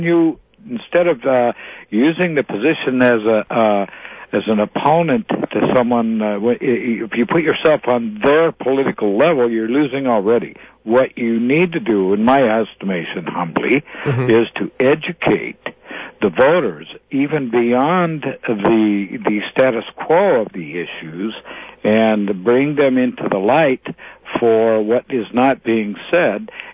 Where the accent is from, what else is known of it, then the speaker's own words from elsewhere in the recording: Nevada, United States; I'm a transplant from Nevada.